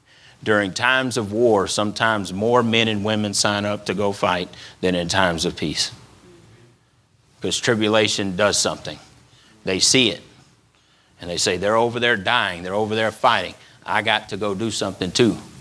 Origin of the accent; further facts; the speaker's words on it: Louisiana, United States; I was very narrow when I was growing up. It was Louisiana, and that's it. Louisiana, and that's it. That's about the only state I knew.